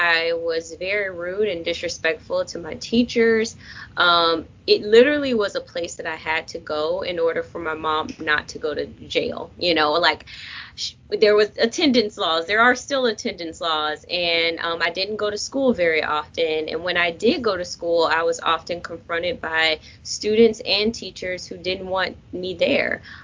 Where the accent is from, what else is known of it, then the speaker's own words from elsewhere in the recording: Jacksonville, Florida, United States; I grew up in Jacksonville, Florida, and on the east side of Jacksonville